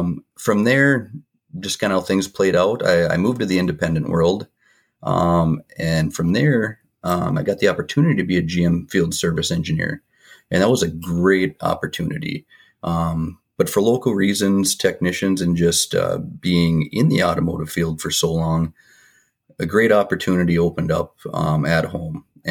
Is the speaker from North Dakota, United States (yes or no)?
yes; Lidgerwood, North Dakota, United States; also born or lived in Fargo; I was born and raised in Fargo, raised in Lidgerwood, North Dakota on a farm.